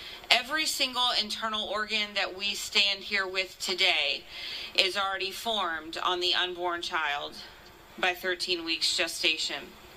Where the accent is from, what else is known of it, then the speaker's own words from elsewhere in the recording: Texas, United States; I'm from Texas, so howdy. Obviously, I'm from Texas because I didn't bring a coat.